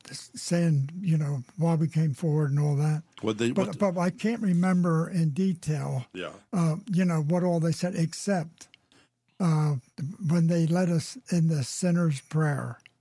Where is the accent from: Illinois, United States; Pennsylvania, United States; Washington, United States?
Pennsylvania, United States; originally from Pennsylvania.